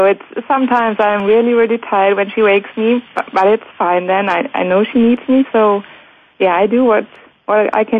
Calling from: Essen, North Rhine-Westphalia, Germany; It's Essen.

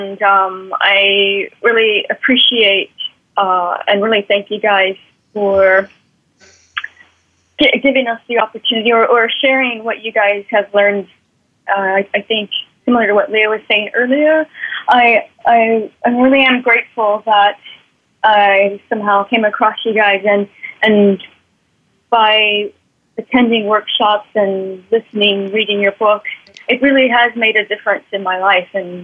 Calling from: Hong Kong; I live in Hong Kong, so I'm calling in from Hong Kong.

